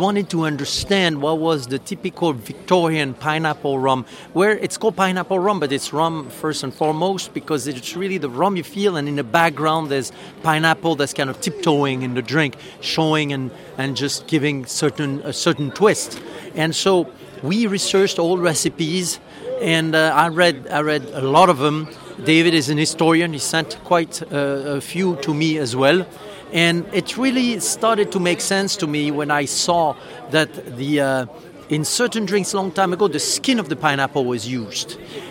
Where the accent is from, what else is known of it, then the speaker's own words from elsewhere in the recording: France; I'm a farmer from France. I didn't know necessarily all that much about pineapple.